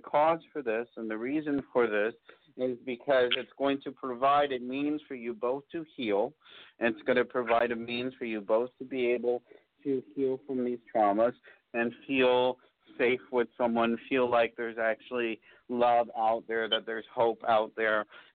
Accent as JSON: {"language": "English", "town": "West Palm Beach", "region": "Florida", "country": "United States", "tie": "born there", "lives_now": "Georgia, United States", "said": "Oh, wow. I was born in West Palm Beach."}